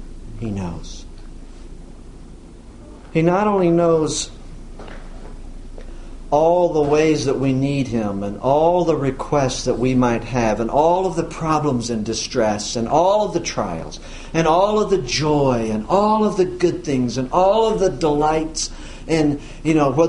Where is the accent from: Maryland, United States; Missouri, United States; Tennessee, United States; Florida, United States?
Missouri, United States; now in Lee's Summit, United States; I come from Southwest Missouri into central and a little bit north of central into Lee's Summit.